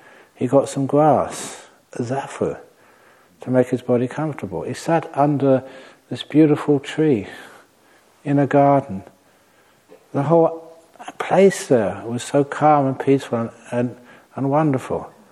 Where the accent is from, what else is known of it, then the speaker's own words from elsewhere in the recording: London, United Kingdom; Well, I grew up in London.